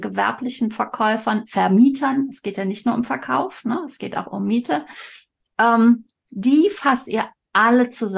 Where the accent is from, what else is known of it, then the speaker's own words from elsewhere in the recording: Cologne, North Rhine-Westphalia, Germany; Meine Lieblingsfrage ist ja, ich bin ja Kölnerin, ne?